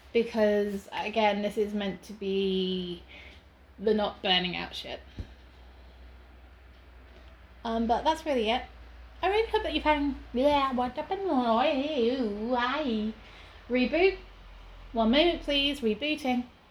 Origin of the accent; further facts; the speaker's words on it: England, United Kingdom; Because I am English and I do love to talk about the weather.